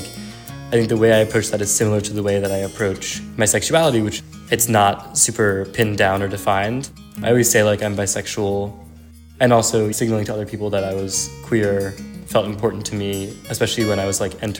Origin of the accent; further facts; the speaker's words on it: New York, United States; I'm from New York.